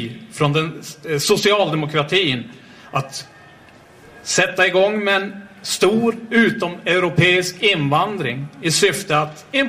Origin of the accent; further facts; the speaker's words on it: Norrland, Sweden; framförallt där jag kommer ifrån, uppe i Norrland